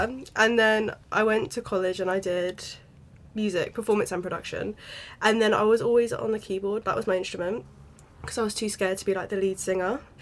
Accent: Reading, South East England, United Kingdom; now in Southampton, United Kingdom; I'm actually from Reading. But I'm based in Southampton now because I'm at uni

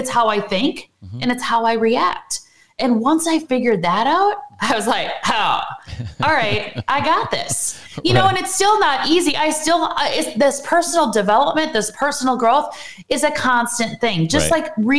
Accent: Wisconsin, United States; But you know, I grew up in a small town, and it was just this whole, like, I just felt trapped all the time and limited.

